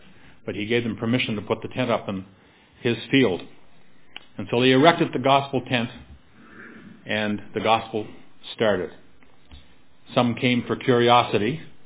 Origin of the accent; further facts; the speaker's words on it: Prince Edward Island, Canada; born there; I was born in Prince Edward Island a few years ago, and my parents were saved when the first gospel tent was erected in that province.